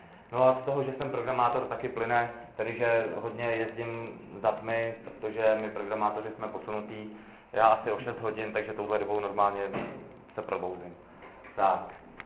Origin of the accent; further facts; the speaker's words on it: Náchod, Hradec Králové Region, Czechia; přijel jsem za vámi z Náchoda